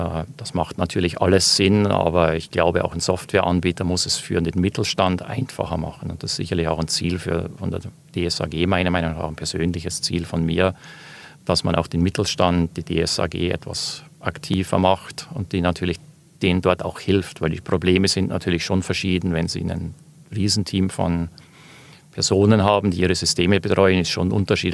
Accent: Switzerland; als Schweizer User

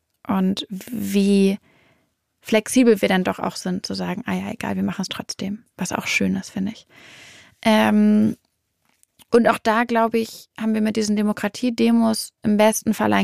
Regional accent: Hamburg, Germany; bin ich auch Hamburgerin.

